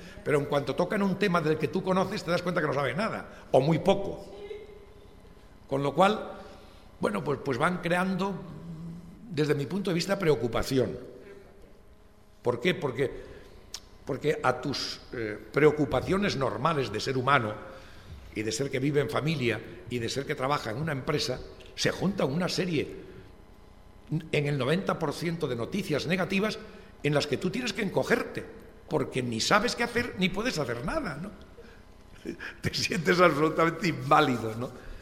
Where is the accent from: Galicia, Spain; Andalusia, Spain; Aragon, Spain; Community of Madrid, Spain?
Galicia, Spain; Yo que soy gallego, bueno, pues las emisoras gallegas